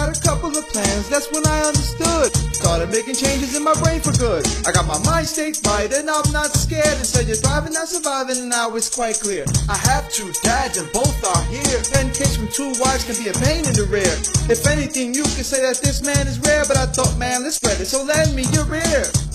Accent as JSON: {"language": "English", "town": "Shannon County", "region": "South Dakota", "country": "United States", "tie": "born or raised there", "said": "I'm Native American, born and raised in Shannon County, is where I ate most of my maize."}